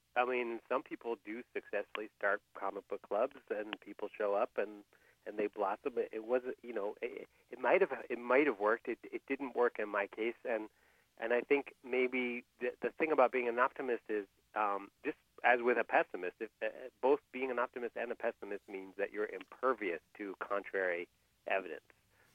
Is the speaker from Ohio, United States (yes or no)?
no; Columbia, Maryland, United States; I got this brilliant idea that I was going to start a comic book club in the town that I grew up in Columbia, Maryland.